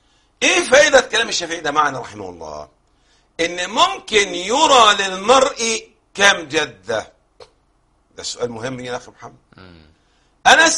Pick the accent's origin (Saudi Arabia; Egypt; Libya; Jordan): Egypt; عندنا في مصر في مصر